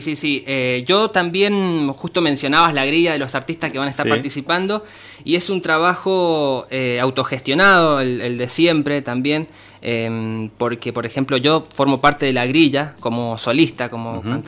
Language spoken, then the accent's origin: Spanish; Tulumaya, Mendoza, Argentina; Yo soy de Tulumaya, que sería la villa cabecera.